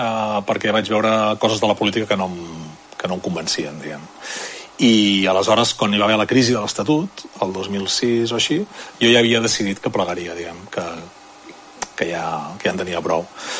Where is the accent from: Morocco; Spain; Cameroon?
Spain; Manresa, Catalonia; born there; jo vaig néixer aquí a Manresa, bàsicament al barri de la plaça Mallorca, carrer Torres i Bages